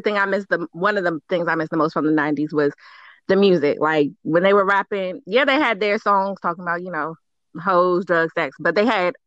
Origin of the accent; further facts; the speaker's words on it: Denver, Colorado, United States; Girl, listen, so you know I'm from Denver, so I was West Side all day.